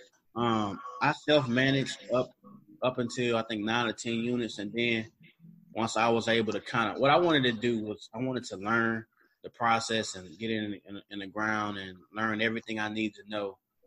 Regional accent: Monroe, Louisiana, United States; I have a few in my hometown in Monroe, Louisiana.

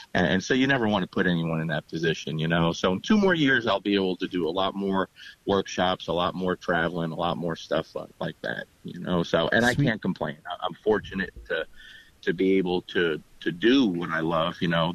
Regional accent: Lodi, New Jersey, United States; now in Nashville, United States; I'm just north of Nashville, so my client base is in Kentucky and mostly out of Nashville. And born and raised in Lodi, New Jersey.

